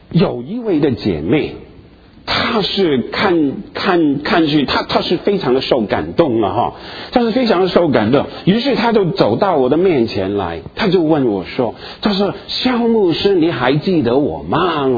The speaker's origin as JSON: {"language": "Chinese", "region": "Guangdong", "country": "China", "said": "我们广东人说蒙查查的"}